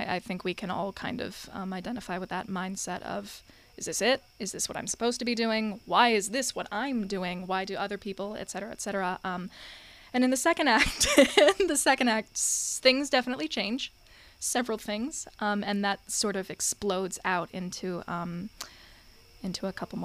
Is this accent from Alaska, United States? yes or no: no; Haslett, Michigan, United States; Yes, I am. I hail from the 517. I grew up in Hazlitt, and my dad works at State.